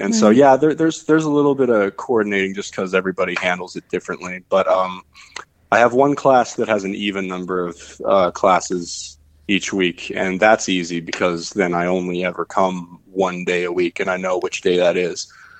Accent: Gardner, Montana, United States; I am. I'm from Gardner, Montana.

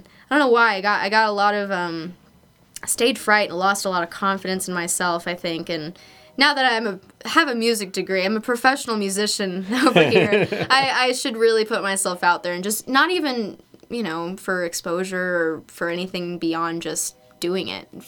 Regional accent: Texas, United States; And, you know, I've never gone swing dancing, even though I'm a Texan

